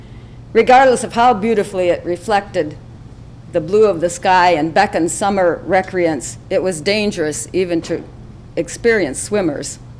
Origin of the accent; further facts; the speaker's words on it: Waseca, Wisconsin, United States; I grew up in the Kickapoo River town of Waseca in southwest Wisconsin.